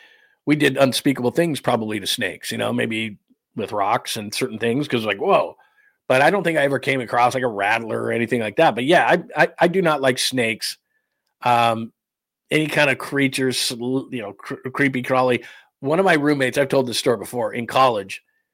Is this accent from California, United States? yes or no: yes; California, United States; I grew up in Southern California, so when we would go out, we'd see snakes all the time.